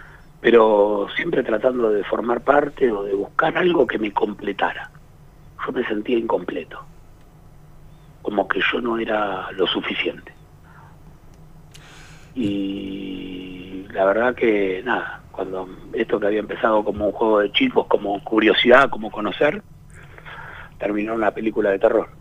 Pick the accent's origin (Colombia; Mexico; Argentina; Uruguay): Argentina; Buenos Aires; soy del barrio de Flores.